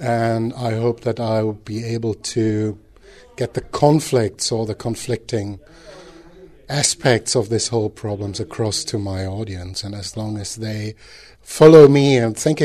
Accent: Germany; English is a second language; I'm from Germany

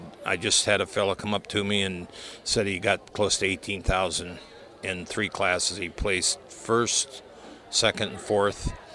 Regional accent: Newton, New Jersey, United States; I'm from Newton, New Jersey.

